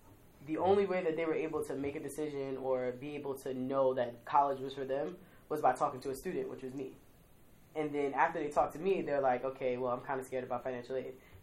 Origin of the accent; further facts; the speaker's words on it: Brooklyn, New York, United States; well, I'm from Brooklyn and this is what I did